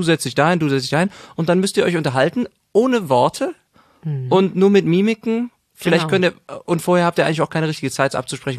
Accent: Cologne, North Rhine-Westphalia, Germany; das höre ich als Kölner ja gerne.

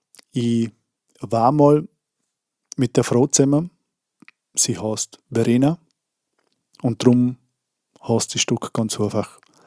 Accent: Andelsbuch, Vorarlberg, Austria; Ich komme aus Andersburg im Bregenzer Wald in Vorarlberg und bin Multi-Instrumentalist.

